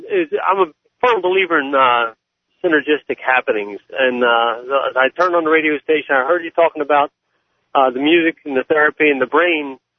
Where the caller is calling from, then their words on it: New Jersey, United States; Actually, I'm in New Jersey.